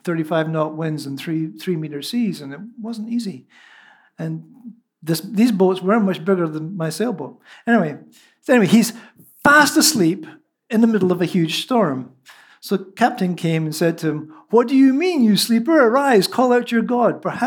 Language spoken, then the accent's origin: English; Scotland, United Kingdom; I grew up in Scotland in the 60s when Scottish nationalism was beginning to rise.